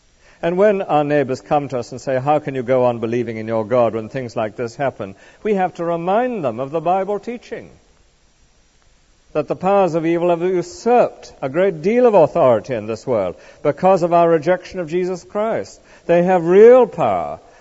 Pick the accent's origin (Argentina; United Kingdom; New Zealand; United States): United Kingdom; Of course, we are British people, aren't we